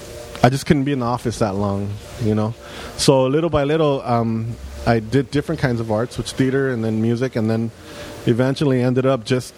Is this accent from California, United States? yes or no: yes; Los Angeles, California, United States; Well, that's Alma, but two blocks over on I grew up on Dittman and Winter Street. Oh. But just two blocks out of Boyle Heights and right at the edge of where the City Terrace Hills start. But it's literally unincorporated LA, so I'm East LA.